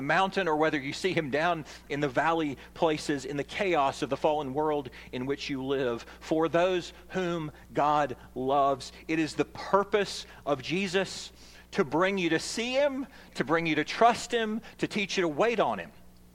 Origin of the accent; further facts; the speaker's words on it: Alabama, United States; The guy that I was with was from Michigan, and so he was dying to take a kid from Alabama down to see Lake Michigan.